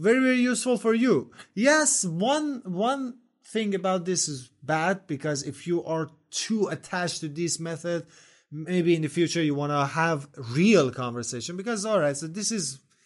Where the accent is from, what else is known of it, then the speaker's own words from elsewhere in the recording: Rasht, Gilan, Iran; English is a second language; Yeah, I am from Rash. You know, when you come to Rash, people speak loudly. So that's our characteristic. That's why I speak loudly.